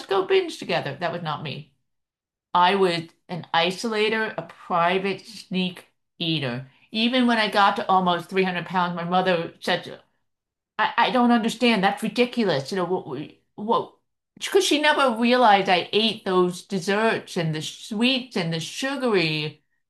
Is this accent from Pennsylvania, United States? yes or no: yes; Philadelphia, Pennsylvania, United States; moved away as an adult; also born or lived in Maryland; I grew up in Philadelphia, went away to school, lived in Maryland, and then I got a job in LA.